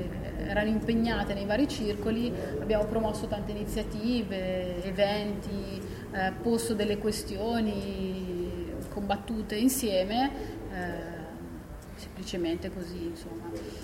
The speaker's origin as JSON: {"language": "Italian", "town": "Perugia", "region": "Umbria", "country": "Italy", "tie": "born or raised there", "said": "io sono di Perugia tra l'altro, sono nata e cresciuta lì."}